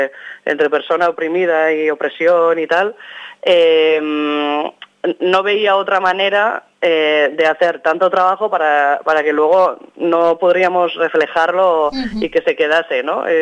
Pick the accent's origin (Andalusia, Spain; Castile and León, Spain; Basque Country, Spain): Basque Country, Spain; Arrasate; la furia que vive también en Arrasate, en mi pueblo también